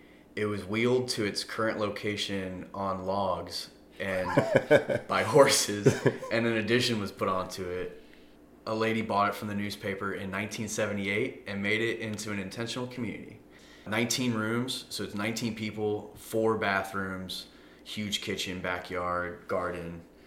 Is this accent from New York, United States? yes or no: no; Maryland, United States; also born or lived in Washington, D.C.; I was born in D.C. I grew up in Maryland. They're very close together. My parents joke it was the cheaper hospital, so that's where I was born, was D.C. Grew up in the East Coast.